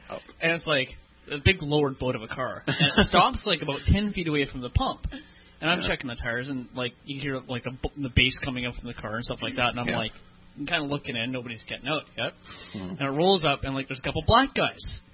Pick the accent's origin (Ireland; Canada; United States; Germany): Canada; I'm from Canada.